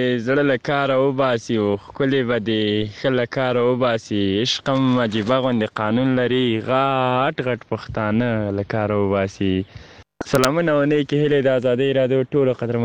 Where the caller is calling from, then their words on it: Kabul, Afghanistan; د کابل ولایت د دی سبز ولسوالۍ نه